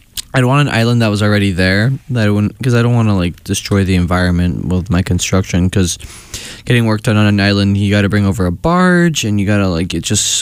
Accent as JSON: {"language": "English", "region": "Florida", "country": "United States", "said": "I can say that because I'm from Florida."}